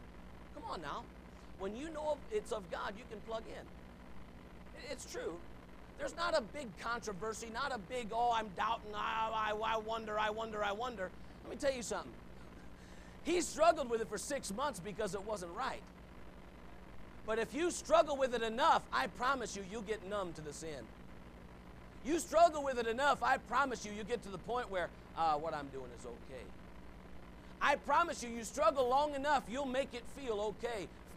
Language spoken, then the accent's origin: English; United States; I'm an American. I would just rather go ahead and have the greatest country in the whole wide world